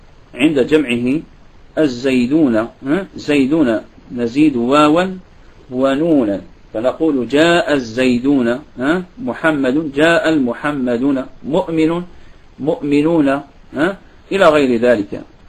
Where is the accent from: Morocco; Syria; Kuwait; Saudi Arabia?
Morocco; وهناك أيضا عندنا نظم هنا معروف يدرس عندنا بالمغرب